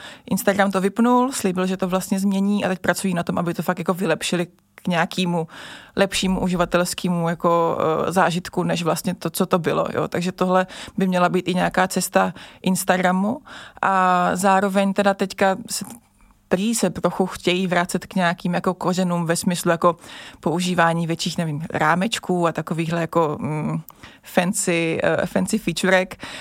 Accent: Brno, South Moravian Region, Czechia; now in Prague, Czechia; přijela jsem z Brna do Prahy, kde nejezdí šaliny

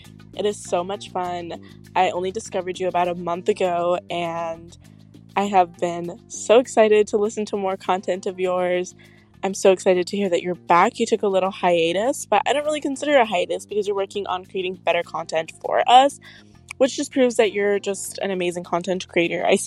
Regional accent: Texas, United States; I'm from Texas.

